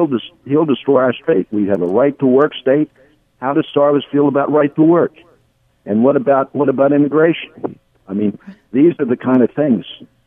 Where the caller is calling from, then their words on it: Williamsburg, Virginia, United States; Yeah, I'm calling from Williamsburg.